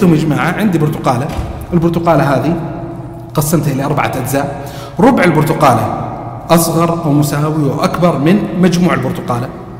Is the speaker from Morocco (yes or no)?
no; Eastern Province, Saudi Arabia; وكانوا من أهل الرياض وأنا من أهل الشرقية، فقلت ترى أنا مو جاي من الشرقية للرياض